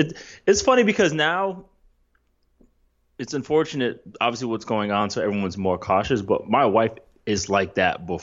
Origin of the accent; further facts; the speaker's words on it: East Coast, United States; the fact that I grew up on the East Coast. Mm-hmm. So a lot of winter storms, a lot of hurricanes